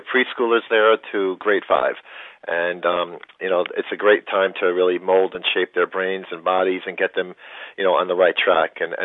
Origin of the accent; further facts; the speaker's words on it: Fort Lee, New Jersey, United States; Well, growing up as a child, I grew up in Fort Lee, New Jersey, and I lived right over the George Washington Bridge, minutes away from New York City.